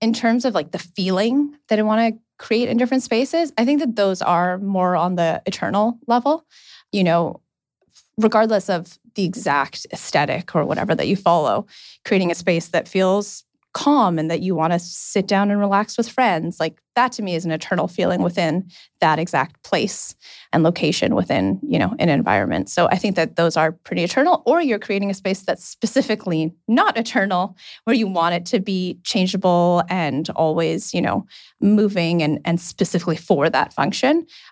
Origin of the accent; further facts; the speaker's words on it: Winnipeg, Manitoba, Canada; I'm originally from Winnipeg, so I actually graduated university back there undergrad from architecture